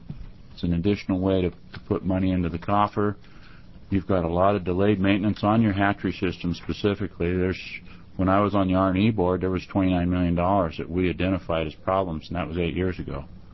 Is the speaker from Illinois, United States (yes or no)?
no; Astoria, Oregon, United States; I'm from Astoria.